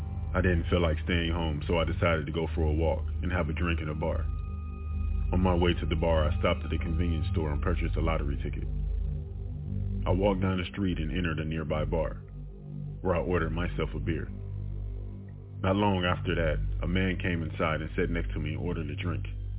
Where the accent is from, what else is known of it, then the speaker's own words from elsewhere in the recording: Seattle, Washington, United States; I was living in Portland, but I'm from Seattle, and I'll be going home very soon.